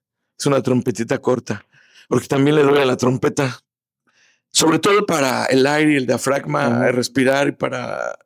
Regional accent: Mexico City, Mexico; O sea, yo soy chilango, ¿no? Y de feño, ¿no? Porque crecí en el DF.

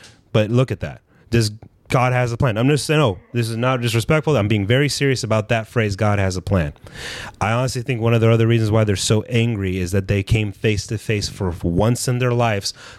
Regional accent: United States; I'm an American. I don't believe in kings.

